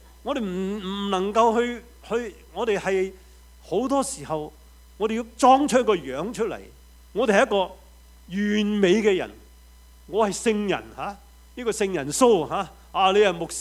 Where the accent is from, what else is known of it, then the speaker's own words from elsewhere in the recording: New Territories, Hong Kong; 我记得我在香港新界长大，我们有一间祖屋的，